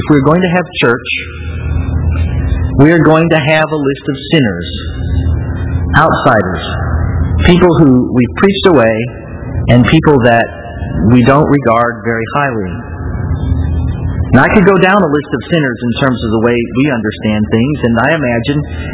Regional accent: St. Louis, Missouri, United States; You see, I'm from St. Louis. It's Mark Twain country. And in St. Louis, if they can't think of anything to name something, they just give it Mark Twain or Becky Thatcher or Tom Sawyer or Huckleberry Finn.

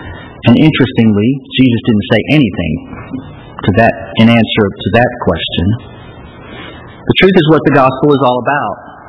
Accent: St. Louis, Missouri, United States; I grew up Baptist. And the Baptist that I grew up with, which I come from St. Louis, Missouri, as you know, did not really practice the liturgical calendar very much

